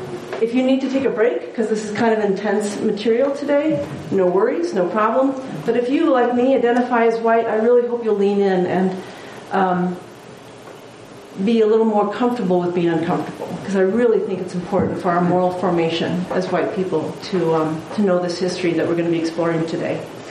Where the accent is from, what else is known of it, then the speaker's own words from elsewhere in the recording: South Dakota, United States; also born or lived in Minnesota / Iowa; I'm a Midwesterner. I grew up in South Dakota, Minnesota, Iowa, went to college in Minnesota.